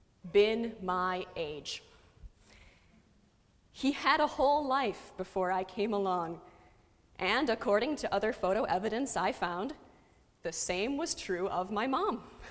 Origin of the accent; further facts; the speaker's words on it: Illinois, United States; I grew up right outside Chicago and right next to O'Hare Airport, one of the busiest airports in the world.